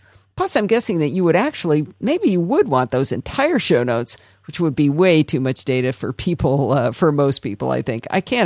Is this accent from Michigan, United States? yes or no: yes; Northville, Michigan, United States; also born or lived in Detroit / Plymouth; I was born in Detroit and I lived in Plymouth and then Northville, Michigan. We sailed out of Traverse City and Charlevoix all while I was a kid, and so had a lot of fun there, and I really like Michigan.